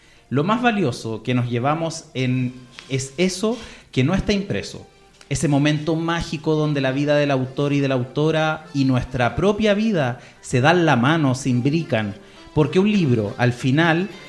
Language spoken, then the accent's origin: Spanish; Valparaíso, Chile; me ha pasado con mi ciudad natal, que es Valparaíso, de la que se ha escrito un montón en Chile.